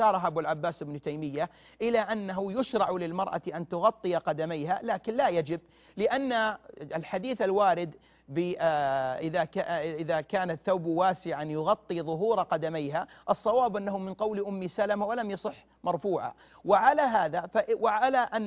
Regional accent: Saudi Arabia; وهو ما يوجد عندنا في المملكة العربية السعودية والحمد لله

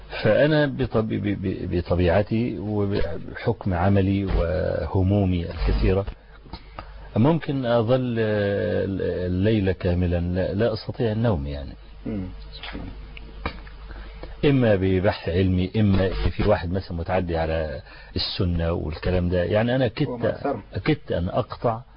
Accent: Egypt; أروح خد الطب الألماني ونضمه على الطب عندنا في مصر

